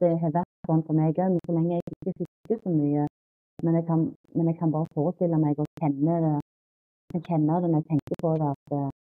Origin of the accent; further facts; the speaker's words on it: Rogaland, Norway; Jeg kom jo fra Rogaland.